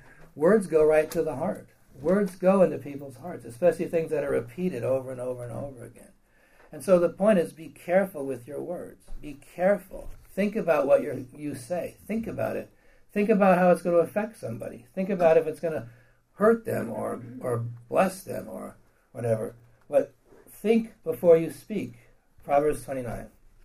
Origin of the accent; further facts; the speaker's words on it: Montana, United States; But that's just my opinion. Because I'm from Montana.